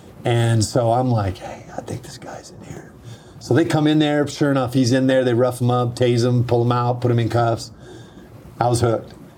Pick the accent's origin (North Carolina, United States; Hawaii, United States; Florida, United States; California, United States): Hawaii, United States; also born or lived in Philippines / Arizona / Panama / Argentina; I was born and raised in Hawaii, lived in the Philippines, lived in Arizona, Panama, Argentina.